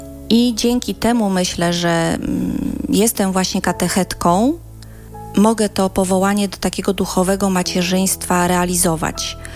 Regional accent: Gdańsk, Pomeranian Voivodeship, Poland; bo ja z Gdańska pochodzę

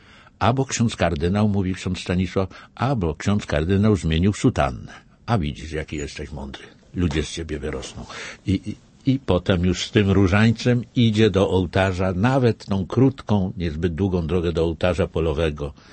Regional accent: Lesser Poland, Poland; Natomiast w mojej rodzinnej parafii na Podhalu, no tam chłopy też różańcowe ze świecami w czasie procesji.

